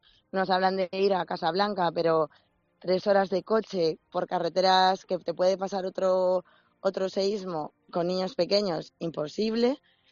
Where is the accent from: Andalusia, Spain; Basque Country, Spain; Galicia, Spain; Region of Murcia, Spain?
Galicia, Spain; Vigo; Pues nosotros, la verdad, ayer somos de Vigo